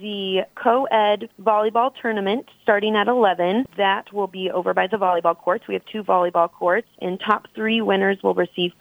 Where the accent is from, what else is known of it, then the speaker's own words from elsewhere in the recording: Peyton, United States; So I'm actually from Peyton, and then I moved away and went to college, of course, and I never thought I'd be back here